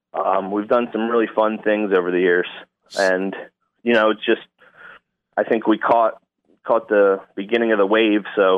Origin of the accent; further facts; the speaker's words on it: New Jersey, United States; now in Pasadena, United States; Originally grew up in New Jersey, South Jersey, right